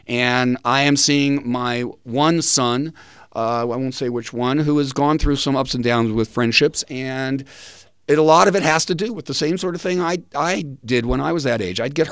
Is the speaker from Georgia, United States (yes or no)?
no; Los Angeles, California, United States; In my case, growing up in Los Angeles, it meant riding my bike into Hollywood and exploring used bookstores to see if I could find old comic books.